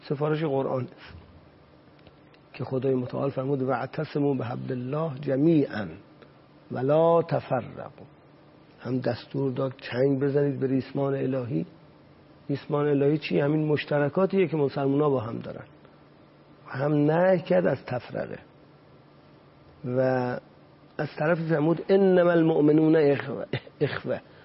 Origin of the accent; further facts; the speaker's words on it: Iran; ما همه سرنشینان یک کشتی هستیم، ما همه ایرانی هستیم.